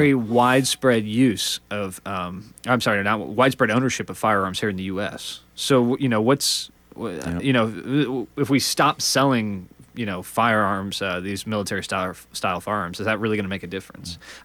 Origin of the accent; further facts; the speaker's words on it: Chicago, Illinois, United States; I'm from Chicago originally, you know. I've known the city for 26 years now.